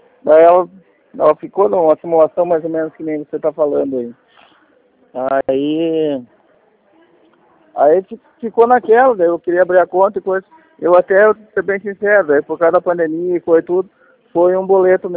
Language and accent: Portuguese; Soledade, Rio Grande do Sul, Brazil; mas eu não sou de Caxias, eu sou de Soledade